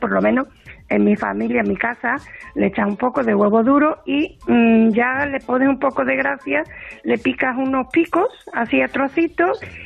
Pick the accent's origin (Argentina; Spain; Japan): Spain; Cádiz, Andalusia; Yo voy a reivindicar mi tierra y los productos de mi tierra.